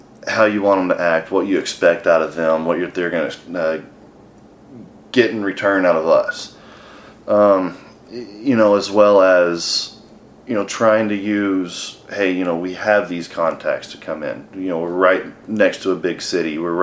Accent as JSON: {"language": "English", "town": "Fort Worth", "region": "Texas", "country": "United States", "tie": "born or raised there", "said": "Well, I'm originally from Fort Worth. So being born and raised here, I feel like it kind of made sense."}